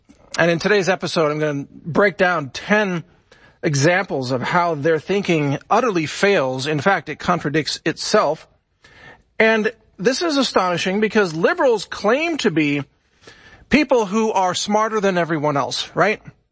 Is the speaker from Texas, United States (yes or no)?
yes; Texas, United States; And I'm a patriot and I voted for Trump and I'm a Texan and I'm a Southerner.